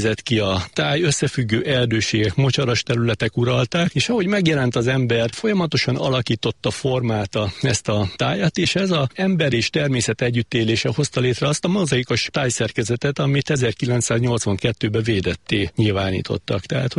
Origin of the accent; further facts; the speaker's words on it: Porcsalma, Szabolcs-Szatmár-Bereg, Hungary; now in Fehérgyarmat, Hungary; szatmári vagyok, én Porcsalmán születtem, de jelenleg Fehérgyarmaton élek, de hát a Szatmár-Bereg az a szívem csücske.